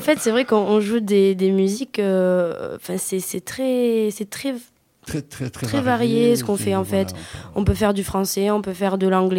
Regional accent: Le Barcarès, Occitanie, France; je suis de Barcarès

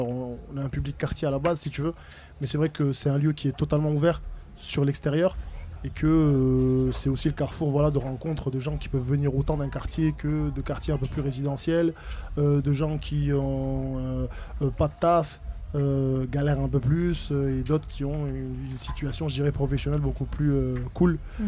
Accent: Perpignan, Occitanie, France; fait je suis originaire de Perpignan, où j'ai commencé le rap étant très jeune. J'avais 11 ans quand j'ai commencé

